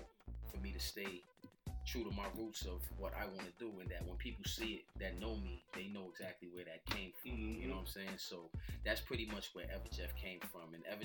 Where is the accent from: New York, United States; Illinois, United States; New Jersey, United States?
New York, United States; Brooklyn; I grew up in Brooklyn, New York, in Bushwick, and I used to live on a block called Jefferson Avenue between Evergreen and Jefferson, Evergreen and Central.